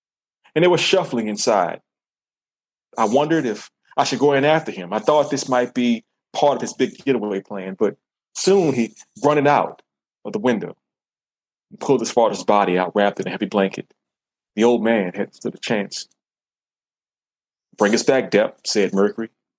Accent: New Orleans, Louisiana, United States; being from New Orleans and comparing my hometown to places like Atlanta or New York or San Francisco, we have many advantages as a city. I love my hometown so much

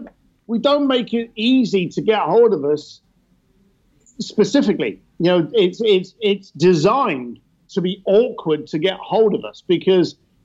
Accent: London, United Kingdom; I'm a bricklayer from East London. I didn't come from money.

